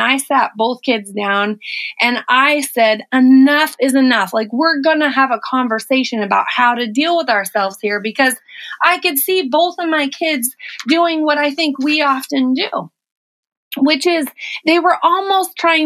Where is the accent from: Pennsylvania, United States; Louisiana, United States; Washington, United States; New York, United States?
Washington, United States; I was remembering growing up as a kid, and I grew up in Eastern Washington, and there was a ton of snow every winter